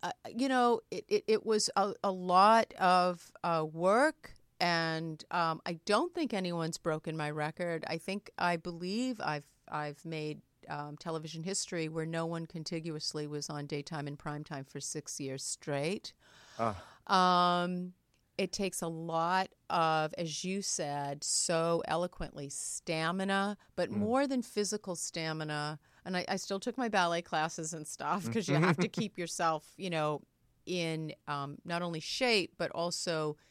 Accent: Maine, United States; I'm from Maine. We were farmers.

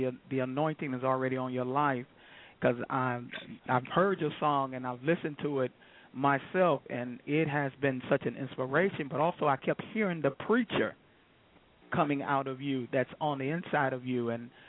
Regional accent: Milwaukee, Wisconsin, United States; You're going into my hometown, Milwaukee, Wisconsin.

